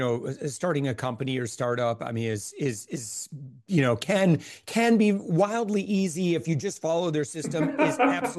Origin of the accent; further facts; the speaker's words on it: Midwest, United States; So I grew up in the Midwest.